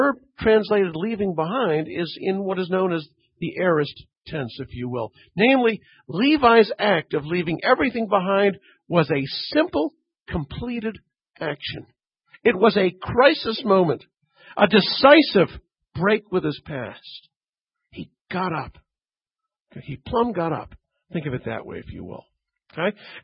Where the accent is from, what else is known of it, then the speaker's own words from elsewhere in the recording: Canada; but I grew up in Canada, of course, and there was this major accounting firm and investment firm.